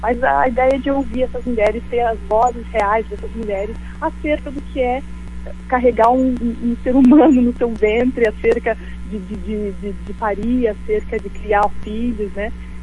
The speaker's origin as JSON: {"language": "Portuguese", "town": "Joinville", "region": "Santa Catarina", "country": "Brazil", "said": "Nós somos de Joinville, Santa Catarina. A viagem foi longa."}